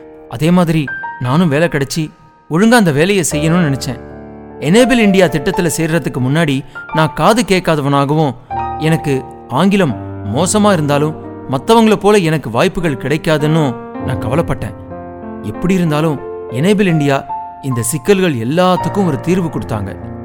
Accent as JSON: {"language": "Tamil", "town": "Chennai", "region": "Tamil Nadu", "country": "India", "tie": "born or raised there", "said": "நான் சென்னையில் வளர்ந்தவன்."}